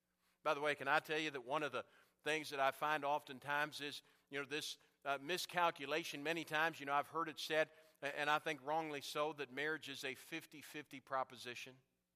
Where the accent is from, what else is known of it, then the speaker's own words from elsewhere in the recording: New Ulm, Minnesota, United States; I can remember as a teenager growing up in New Ulm, Minnesota.